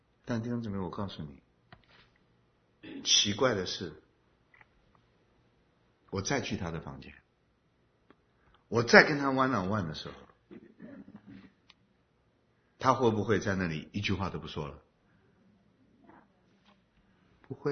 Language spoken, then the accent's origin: Chinese; China; now in United States; 一代的移民，我对美国的认识极为肤浅。我从我的儿女身上学好多好多美国人的看法，美国人的想法是跟我们中国人不一样的。